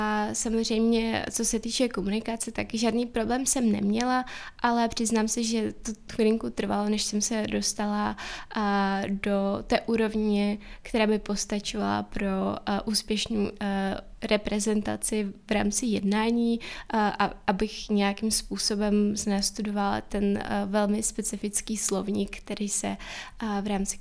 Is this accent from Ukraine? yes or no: yes; Donbas, Ukraine; Czech is a second language; moved away; a taky i konflikt na Donbasu, odkud pocházím.